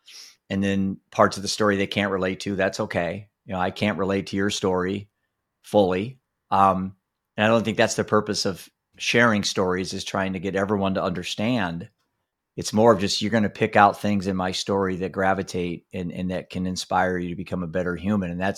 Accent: Iowa, United States; Iowa. Not Idaho, like not potatoes, corn and beans. My whole life, you know, but pretty, I'd say I grew up in the Leave It to Beaver household

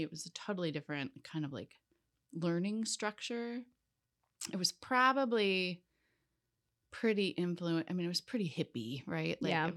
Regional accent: Midwest, United States; We're Midwesterners.

